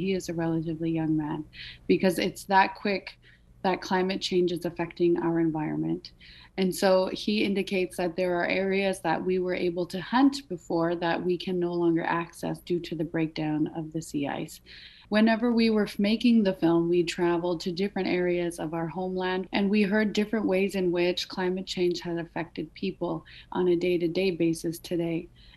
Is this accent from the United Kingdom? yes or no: no; Canada; now in Nuuk, Greenland; Right now, I'm doing my, grad school in Nuuk, Greenland, even though I'm from Canada.